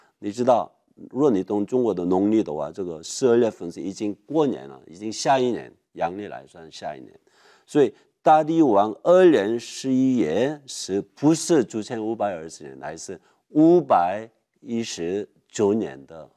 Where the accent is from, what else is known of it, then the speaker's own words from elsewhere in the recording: South Korea; first language Korean; Chinese is a second language; now in New York, United States; 我是一个韩国人，我的中文，我讲中文，你们听不太懂，要怜悯我好吗？对，我的母语是韩国话